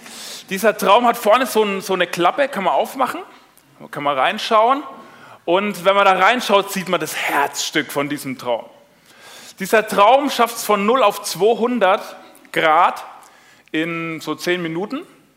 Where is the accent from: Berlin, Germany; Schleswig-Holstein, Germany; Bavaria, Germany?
Bavaria, Germany; Schweinfurt; Ich komme aus Schweinfurt. Das ist so eine mittelschöne Industriestadt im Norden von Bayern.